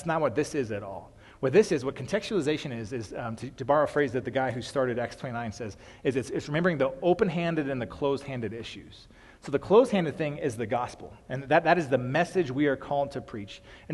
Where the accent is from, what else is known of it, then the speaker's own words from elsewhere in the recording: Peyton, Colorado, United States; For me, I grew up in Peyton, just a few miles east of here, and I love the fact that we get to do ministry and be a part of a church that is in my hometown.